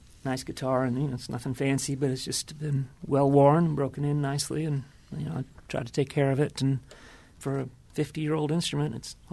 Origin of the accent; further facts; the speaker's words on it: Maine, United States; I've always maybe growing up in Maine with rooting for the Red Sox, I've always had a thing for the underdog.